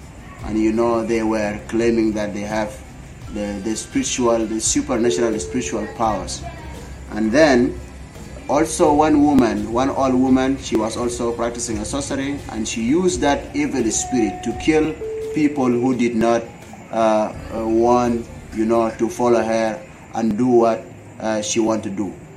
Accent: South Sudan; I'm from South Sudan, now in Juba

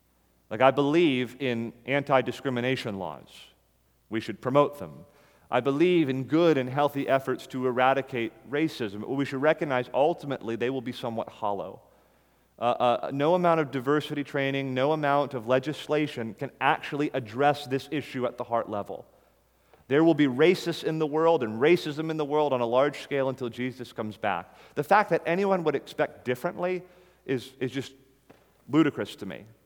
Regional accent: Florida, United States; The church I grew up in South Florida was that way.

